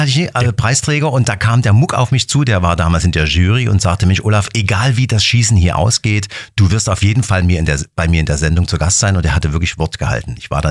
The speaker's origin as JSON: {"language": "German", "region": "Saxony", "country": "Germany", "said": "ich als Sachse, ich mit meinem Dialekt. Ich kam dann auf einmal nach Berlin, nach Adlershof ins Studio."}